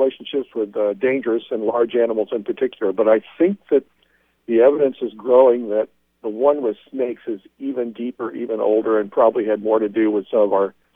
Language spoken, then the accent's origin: English; Texas, United States; I'm a Texan at heart, and I make a living studying snakes and teaching mostly undergrads about biology.